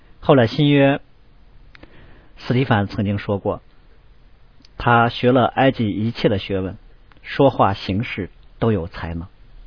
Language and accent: Chinese; China; 这有点像我们中国人俗话所说的身在曹营心在汉